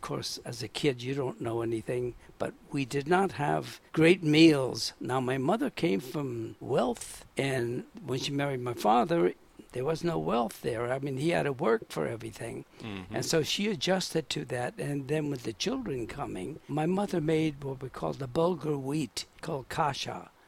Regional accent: San Francisco, California, United States; born there; I was born in San Francisco, and the various children were born in various states going across.

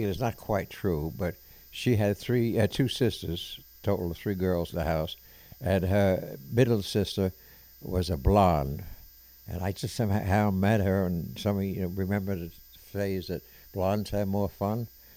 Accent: New York, United States; Well, it went from living out in the island, Long Island, where it was mostly farmland, and then became, after World War I, a community for overflow from Manhattan.

